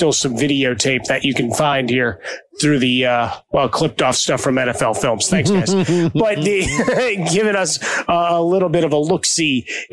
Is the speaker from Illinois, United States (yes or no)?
yes; Chicago, Illinois, United States; It's like, you know, growing up in Chicago, I said, you know, rain, sleet, snow, fog, that's all part of Chicago Bears lore.